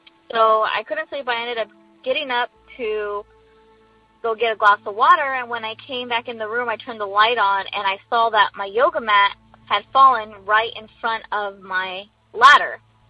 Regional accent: California, United States; I'm from California.

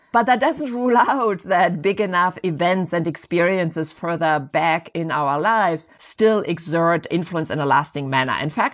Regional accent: Germany; Or you can think about my home country, Germany

